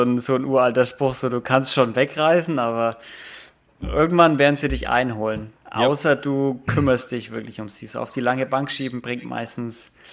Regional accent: Nuremberg, Bavaria, Germany; das ist halt ziemlich weit weg von Nürnberg, so wo ich jetzt wohne oder wo ich herkomme.

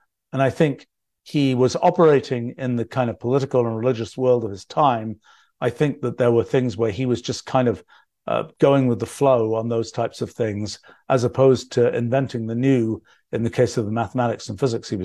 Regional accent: England, United Kingdom; even when I was growing up in England

